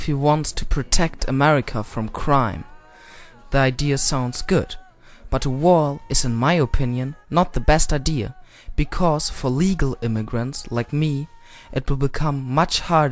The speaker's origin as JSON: {"language": "English", "country": "Mexico", "said": "from Mexico."}